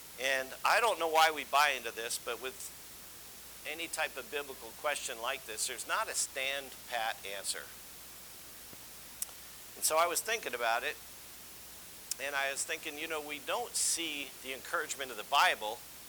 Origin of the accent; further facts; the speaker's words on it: United States; Well, we grew up in America, and we're completely different than the Middle Eastern mentality.